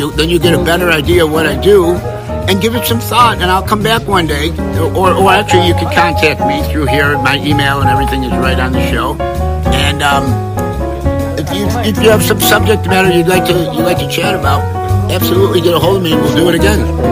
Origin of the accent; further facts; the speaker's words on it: New York, United States; I'm from Western New York, so I know cold. I know cold in winter.